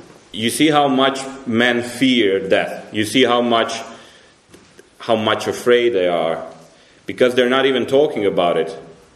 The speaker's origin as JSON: {"language": "English", "country": "Croatia", "second_language": "English", "lives_now": "Cambridge, United Kingdom", "said": "We come from Croatia, but we've been living in Cambridge for a year now."}